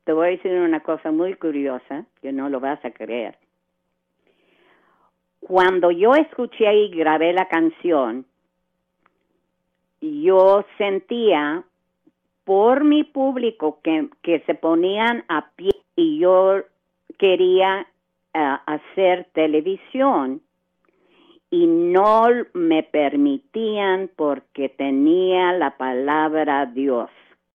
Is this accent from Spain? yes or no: no; El Paso, Texas, United States; born there; nací en El Paso, Texas.